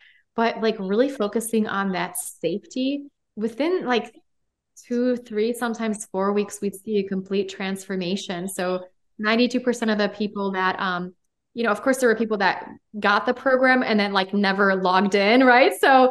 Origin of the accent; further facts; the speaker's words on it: Poland; So I spell my name with a Z because I'm from Poland.